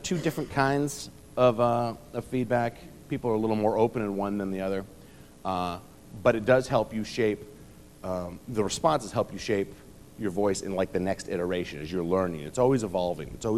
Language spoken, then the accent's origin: English; Ithaca, New York, United States; I grew up in Ithaca, New York, and was at Ithaca College for 8 years.